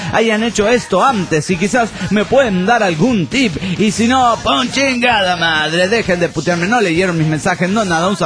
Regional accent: Florida, Buenos Aires Province, Argentina; Buenos Aires, mi tierra, Florida.

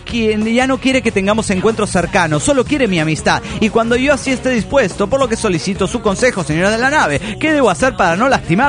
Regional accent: Cuba; moved away; Yo sí, soy de Cuba.

